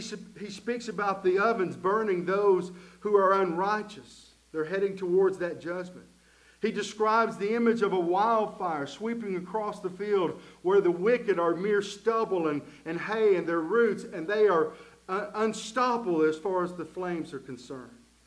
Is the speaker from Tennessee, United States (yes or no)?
yes; Middle Valley, Tennessee, United States; I was raised up in Middle Valley, up at the top of Colorado Street, where we would have to walk down all the way down to the end of our street to catch the bus.